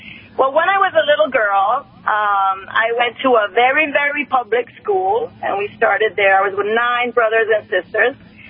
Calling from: St. Thomas, U.S. Virgin Islands; also born or lived in St. Croix; I'm calling from the beautiful Virgin Islands of St. Thomas. I was born on St. Croix and St. John.

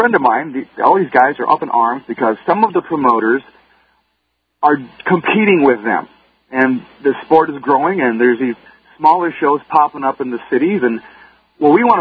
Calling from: Minnesota, United States; I'm here calling from the Capitol, or the place where Best Buy is headquartered

